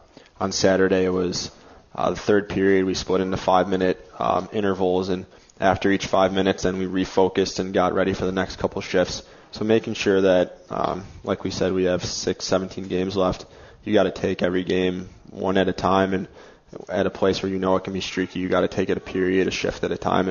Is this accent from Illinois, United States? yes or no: yes; Chicago, Illinois, United States; I grew up in Chicago where the Blackhawks went from virtually irrelevant to everyone is a Blackhawks fan now